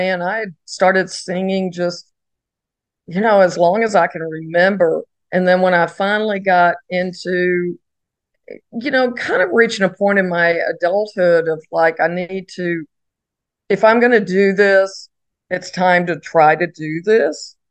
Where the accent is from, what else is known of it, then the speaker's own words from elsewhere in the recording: Texas, United States; And I started off really, I grew up in Texas, which of course in Texas, it's country music.